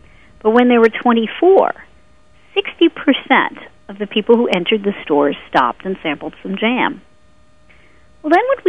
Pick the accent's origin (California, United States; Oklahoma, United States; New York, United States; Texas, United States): New York, United States; Flushing; Yes, it was in Flushing, yes.